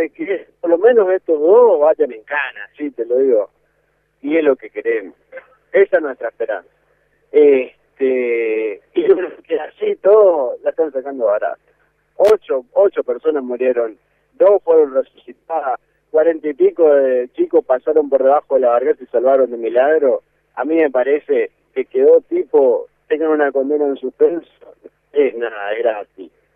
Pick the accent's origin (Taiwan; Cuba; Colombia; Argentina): Argentina; como seres humanos, como argentinos